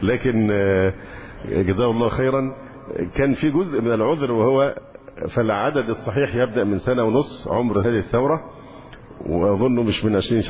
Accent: Egypt; أنا مواطن مصري

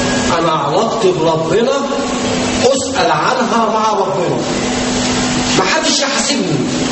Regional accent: Egypt

